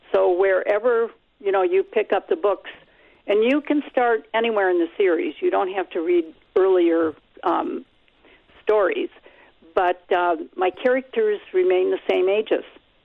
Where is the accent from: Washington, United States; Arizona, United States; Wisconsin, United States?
Wisconsin, United States; Rhinelander; Because where I grew up here in Rhinelander, that's the culture. That's the culture I grew up in.